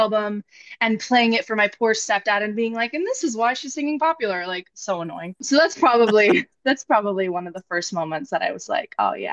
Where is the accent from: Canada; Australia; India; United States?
United States; Sacramento, California; Yeah. I grew up in Sacramento.